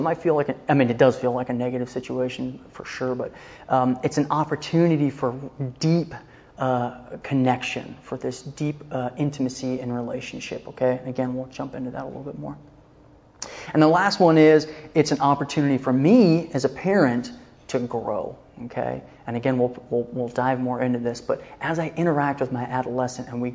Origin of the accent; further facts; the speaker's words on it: San Diego, California, United States; which I grew up in San Diego originally.